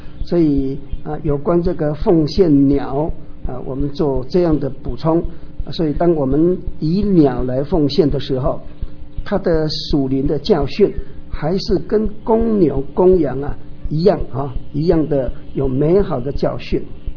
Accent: Taiwan; accent: Taiwanese; 这个素质哈，我们台湾话哈叫做龟的哈

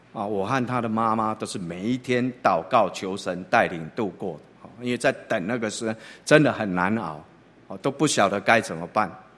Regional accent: Taipei, Taiwan; 是土生土长在这里长大到现在，那五十几年前的这个社子岛，它真的是个岛，很偏僻的一个地方

